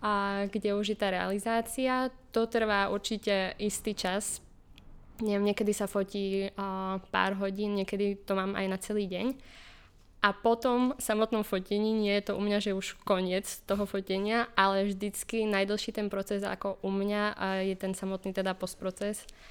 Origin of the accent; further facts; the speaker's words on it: Prešov, Prešov Region, Slovakia; pochádzam teda z Prešova, z malého mesta, teda je to tretie najväčšie mesto na Slovensku, na východe